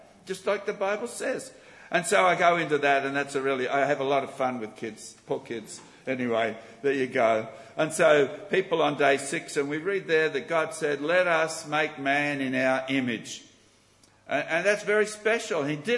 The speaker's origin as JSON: {"language": "English", "town": "Hobart", "region": "Tasmania", "country": "Australia", "tie": "born there", "said": "I was born in Hobart, and so she called"}